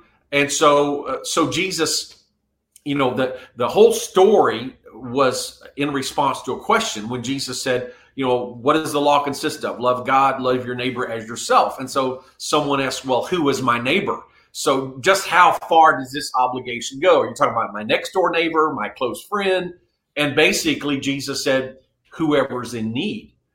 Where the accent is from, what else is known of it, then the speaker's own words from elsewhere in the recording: South Korea; I was raised in Korea, and at that time, Korea was a very poor country.